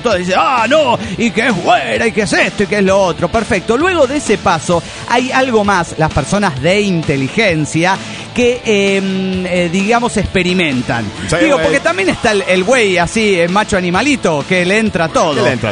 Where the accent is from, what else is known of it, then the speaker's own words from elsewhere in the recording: Cholula, Puebla, Mexico; soy el … en Cholula, Puebla